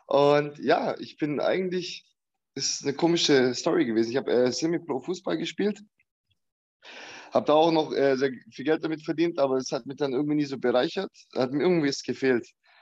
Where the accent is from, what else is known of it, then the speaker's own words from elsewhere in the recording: Calw, Baden-Württemberg, Germany; born there; Also ich bin 89er Baujahr, bin jetzt 32 Jahre alt, bin in Deutschland geboren, in Calw, im Schwarzwald.